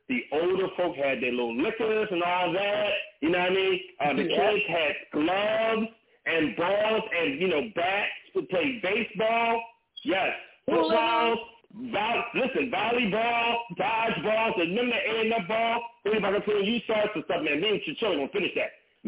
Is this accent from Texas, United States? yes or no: no; California, United States; I grew up in California, girl. I remember the dudes in Compton.